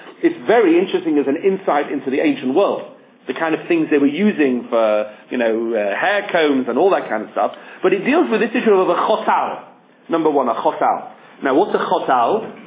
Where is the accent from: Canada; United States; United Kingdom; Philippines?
United Kingdom; England; And of course I'm English, so we don't call them diapers. We call them nappies.